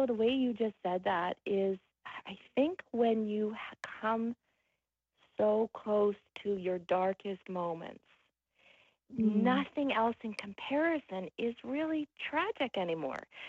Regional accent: Canada; I'm Canadian.

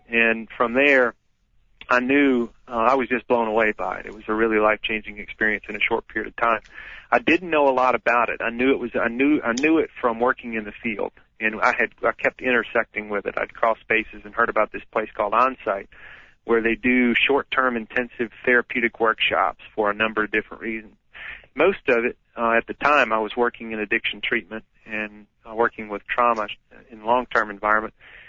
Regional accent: the South, United States; I come from the South, so we were the perfect Southern family.

